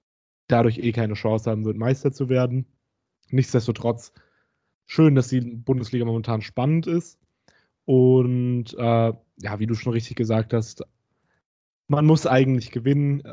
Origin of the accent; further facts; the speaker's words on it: Mainz, Rhineland-Palatinate, Germany; Das kommt mir natürlich als Mainzer momentan gelegen